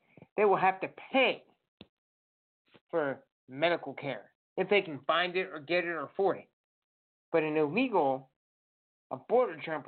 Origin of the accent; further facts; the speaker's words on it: Indiana, United States; Since I'm from Indiana and I'm going to Ohio, I have to pay out-of-state tuition